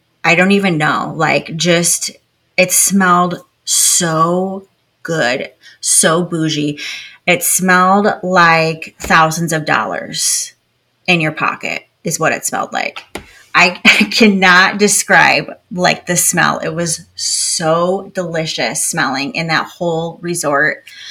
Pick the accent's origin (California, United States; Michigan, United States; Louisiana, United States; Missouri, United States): Michigan, United States; Grand Haven; I love growing up in Grand Haven, Michigan, on Lake Michigan.